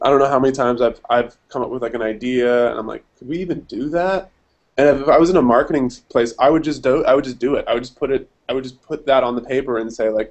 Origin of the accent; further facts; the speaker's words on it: United States; I'm an American, but spelled the Australian way.